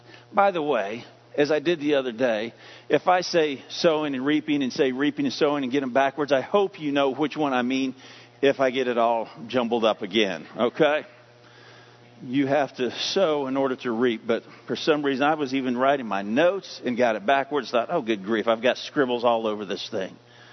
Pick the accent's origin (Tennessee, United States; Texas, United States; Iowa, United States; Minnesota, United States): Iowa, United States; My mother grew up on a farm, but I don't know anything about farming. I grew up in Iowa, and thank goodness we did not live on a farm.